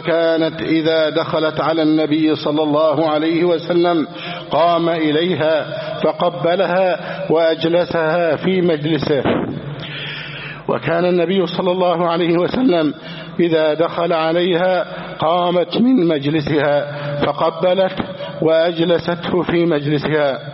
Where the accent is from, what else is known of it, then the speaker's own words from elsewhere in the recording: Egypt; بلدنا مصر